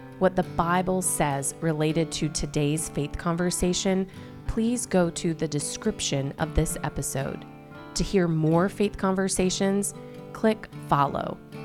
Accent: United States; you know that Sonia is from Guatemala and I'm from the United States, but I do live kind of a bilingual life, English, Spanish.

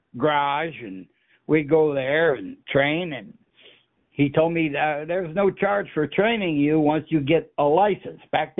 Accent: Danville, Illinois, United States; also born or lived in Chicago; Yeah, I'm from Chicago, raised in Danville.

